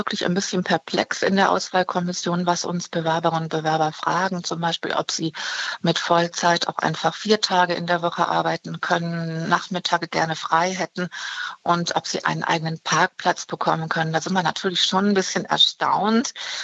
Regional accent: Düsseldorf, North Rhine-Westphalia, Germany; Als Düsseldorfer, ja.

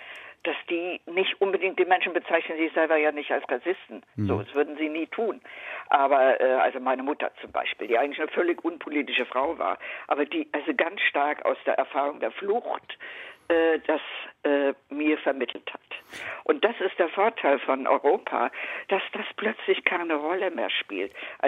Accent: Łódź, Łódź Voivodeship, Poland; born there; Und meine Mutter ist, wie sie schwanger war, dorthin gegangen. Folgedessen bin ich dort geboren. Und wieso soll ich jetzt Lodz, Litzmannstadt damals, als meine Heimat bezeichnen?

